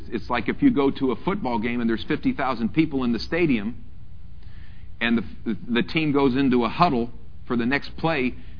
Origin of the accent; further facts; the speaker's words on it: United States; But you know, in one way, I'm American and I love America.